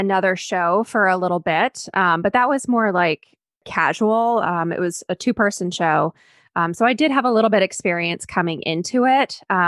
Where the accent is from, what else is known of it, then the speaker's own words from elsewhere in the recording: Maine, United States; Kind of. I mean, it's, don't get me wrong, it's very picturesque, but I feel like there's two sides to the state.